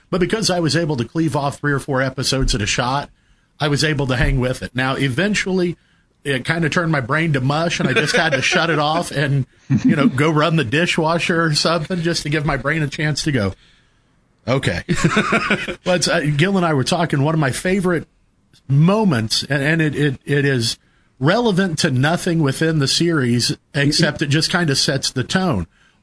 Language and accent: English; United States; Well, damn it, I'm an American.